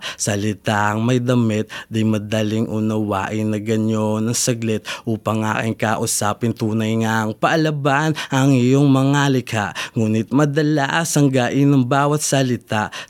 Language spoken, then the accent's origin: Tagalog; Quezon City, Metro Manila, Philippines; Sa Cubao po.